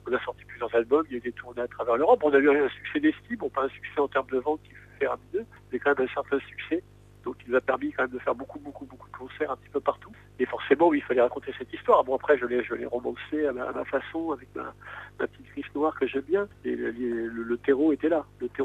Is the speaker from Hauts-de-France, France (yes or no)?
yes; Saint-Quentin, Hauts-de-France, France; Je suis originaire de Picardie, comme vous l'avez compris, donc de Saint-Quentin, exactement, qui est une ville industrielle et post-industrielle